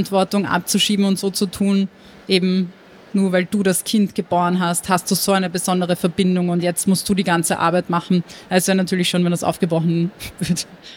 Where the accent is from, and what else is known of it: Montenegro